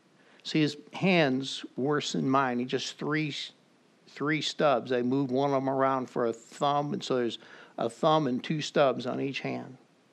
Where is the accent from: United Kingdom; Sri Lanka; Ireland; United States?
United States; St. Louis, Missouri; we're from St. Louis, Missouri, and the Cardinals are in St. Louis